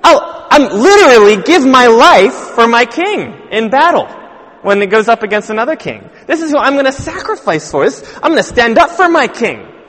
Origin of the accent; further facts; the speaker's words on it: United States; So, a little secret, I'm American. Okay, I don't know if you could tell. Kings don't mean much to me in America. Okay, I didn't grow up with a king.